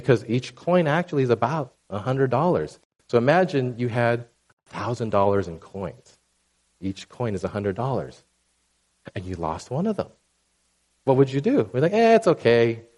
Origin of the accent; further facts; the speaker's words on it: United States; I'm Chinese American, and so we celebrate, depending on who you talk to, Chinese New Year or Lunar New Year.